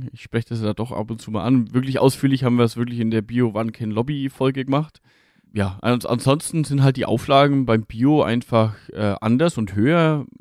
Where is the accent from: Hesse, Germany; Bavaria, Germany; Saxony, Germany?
Bavaria, Germany; Wobei dieses Dreschen vom Mais und dieser Hochschnitt bei uns jetzt hier nicht so viel Rolle spielt, bei uns in Franken.